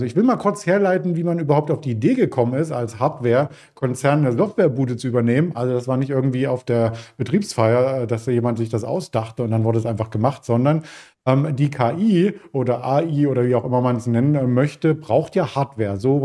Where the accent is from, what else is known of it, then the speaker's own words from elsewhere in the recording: East Germany, Germany; Als Ossi war ich nur am FKK bisher.